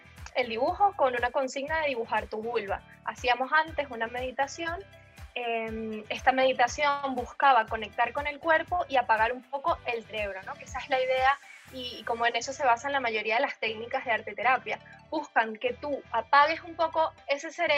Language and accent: Spanish; Venezuela; born there; nací en Venezuela, tengo unos 29 años